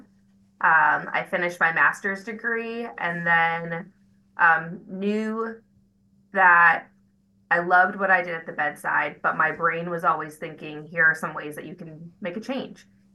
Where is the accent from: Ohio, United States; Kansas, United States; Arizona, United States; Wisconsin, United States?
Wisconsin, United States; moved away as an adult; and I was from Wisconsin. And so I went to school in Philadelphia, so I had no family nearby.